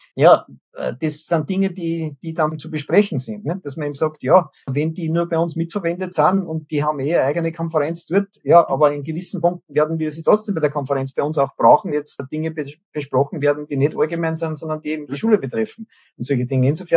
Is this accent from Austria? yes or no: yes; Statzendorf, Lower Austria, Austria; auch meiner Heimatgemeinde Statzendorf, wo ich herkomme.